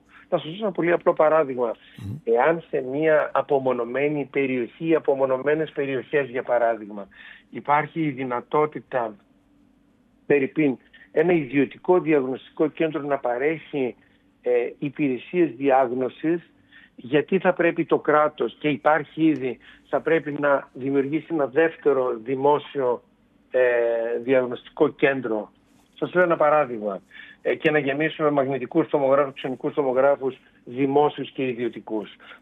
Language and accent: Greek; United Kingdom; γιατί ανατράφηκα στη Μεγάλη Βρετανία, μεγάλωσα